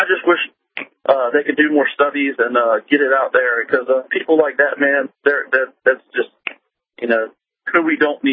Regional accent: Virginia, United States; I drive a truck and. From Virginia, and man, I love you guys and your show, man.

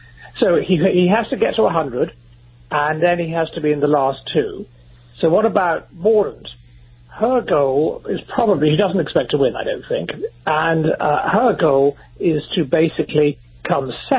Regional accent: England, United Kingdom; I grew up in England in the 70s

